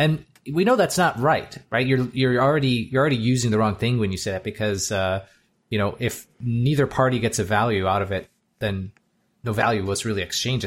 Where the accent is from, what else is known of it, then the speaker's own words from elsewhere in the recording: Michigan, United States; now in Baltimore, United States; one of the hardest things when I moved from the Midwest, from Michigan to Baltimore